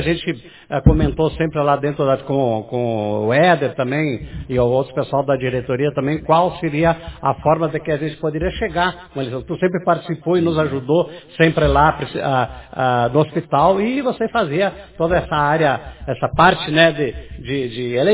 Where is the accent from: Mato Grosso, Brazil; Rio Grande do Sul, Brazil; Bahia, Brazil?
Rio Grande do Sul, Brazil; Machadinho; Que eu não sou daqui, eu sou de Machadinho, né? Eu sou estrangeiro em Iraí, como se diz, né?